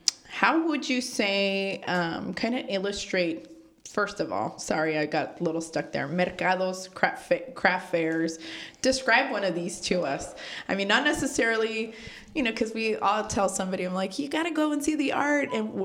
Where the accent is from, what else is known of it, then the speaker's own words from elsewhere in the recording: Vallejo, California, United States; I mean, same, I grew up in Vallejo.